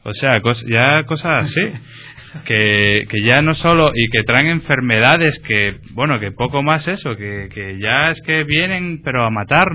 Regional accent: Asturias, Spain; now in Canary Islands, Spain; como yo, por ejemplo, que soy asturiano, me fui a buscar la vida a Canarias.

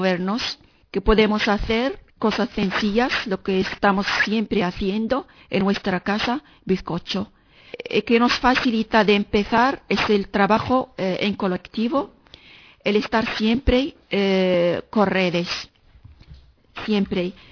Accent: Morocco; Spanish is a second language; moved away as an adult; now in Spain; inmigrante marroquí. Vivo en España 5 años, llevo aquí viviendo 5 años.

